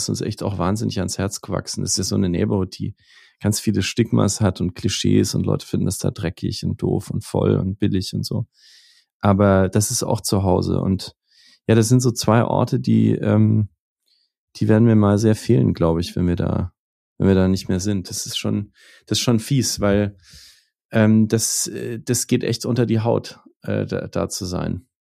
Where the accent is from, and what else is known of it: Nuremberg, Bavaria, Germany; born or raised there